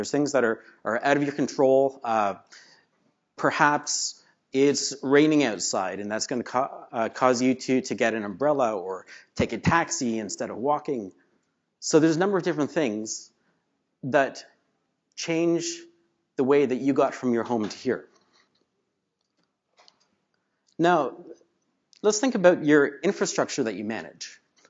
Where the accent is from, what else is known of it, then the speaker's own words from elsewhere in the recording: Canada; now in Toronto, Canada; I'm from Canada, by the way. I've gone all across the country, but I'm currently in Toronto.